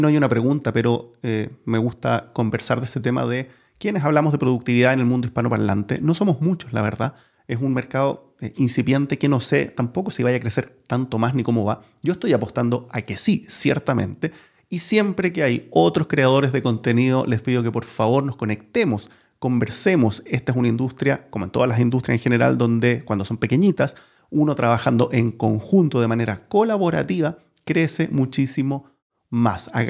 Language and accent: Spanish; Chile; now in Switzerland; Bueno, yo soy chileno, si es que no te has dado cuenta por mi acento. Trato de ocultarlo mucho, de cambiarlo. Sé que en Chile tenemos un acento horrible que en Latinoamérica a veces ni se entiende.